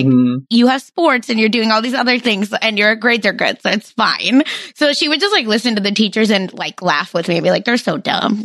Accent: India; I grew up in India

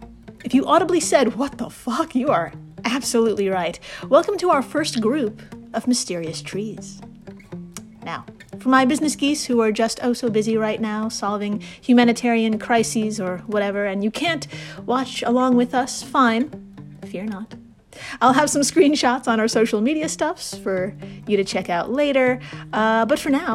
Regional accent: New York, United States; But I gotta say, as a New Yorker, who has seen many of people struggle with parallel parking, I could totally imagine this happening.

